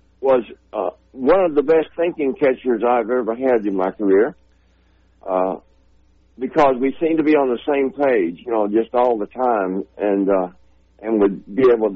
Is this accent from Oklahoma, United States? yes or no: yes; Oklahoma, United States; And we're both from Oklahoma. You know, I tell people a lot of the Yankees, you know, came from the South, you know.